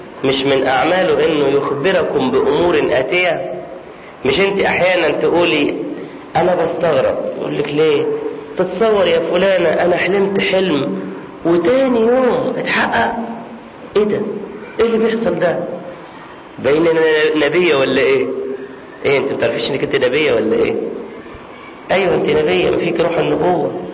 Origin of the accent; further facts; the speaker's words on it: Egypt; او مع الشبان، ما انا مصري